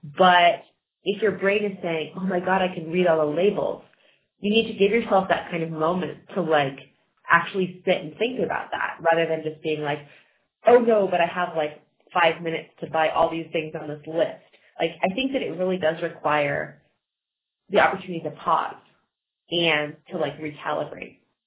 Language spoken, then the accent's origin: English; San Francisco, California, United States; I started to like treat my hometown of San Francisco as its own adventure. And I had grown up principally in the suburbs, so I wasn't all that familiar with different neighborhoods of the city.